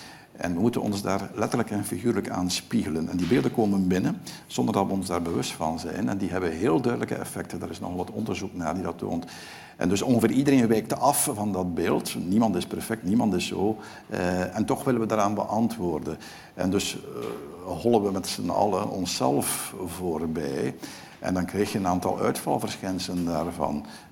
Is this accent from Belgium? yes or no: yes; Ghent, Flanders, Belgium; In een bepaalde stadswijk in Gent, de stad waar ik vandaan kom